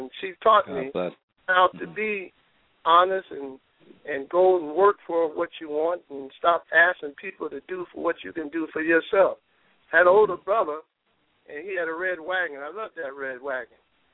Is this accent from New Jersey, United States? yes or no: yes; Newark, New Jersey, United States; No, born and raised in Newark, New Jersey, went to State